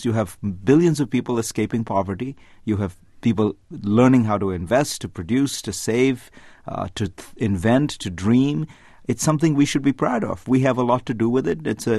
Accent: India; I grew up in India

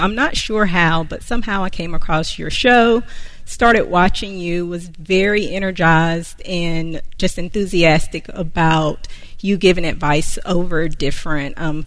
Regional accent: Concord, North Carolina, United States; I am from Concord, North Carolina.

